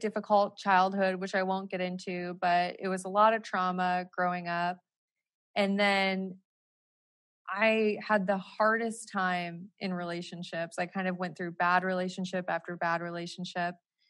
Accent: Montana, United States; I mean, I grew up in Montana on a farm. So, you know, like very much hard work background.

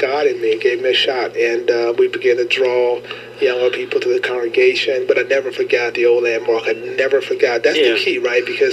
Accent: Louisiana, United States; I'm from Louisiana, so I love to cook.

